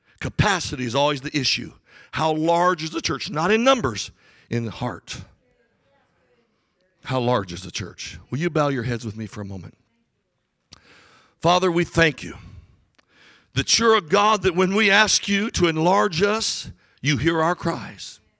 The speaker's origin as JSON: {"language": "English", "town": "Winslow", "region": "Arizona", "country": "United States", "tie": "born or raised there", "said": "I was from Winslow High School. You know, the old song … that's where I lived."}